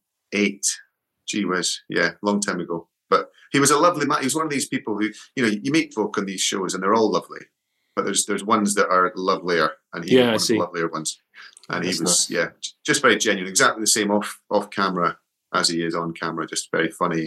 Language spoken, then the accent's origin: English; Scotland, United Kingdom; as a Scot, you know, when I was growing up